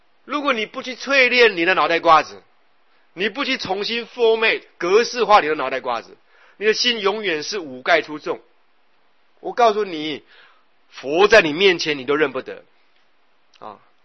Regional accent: Taipei, Taiwan; 我台北人，我坐过这个北回归线也很多次了

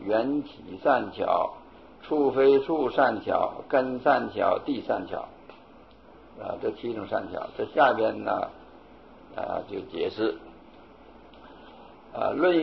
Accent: China; 这个我们中国人啊，就是中国哲学啊

